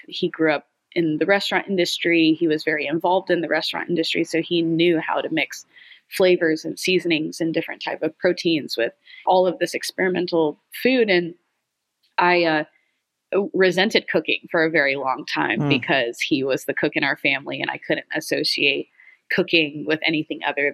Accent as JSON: {"language": "English", "town": "Atascocita", "region": "Texas", "country": "United States", "tie": "born or raised there", "said": "we grew up in Atascocita, which is kind of between Humble and Kingwood. It's this suburban area in Houston."}